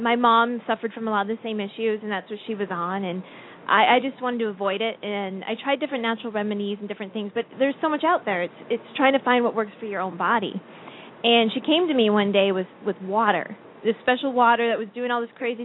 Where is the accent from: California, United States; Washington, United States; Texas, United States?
Washington, United States; Washington.